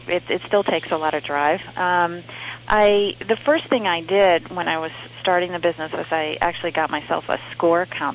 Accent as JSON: {"language": "English", "region": "New Hampshire", "country": "United States", "said": "I'm from New Hampshire, so here when it's really cold out"}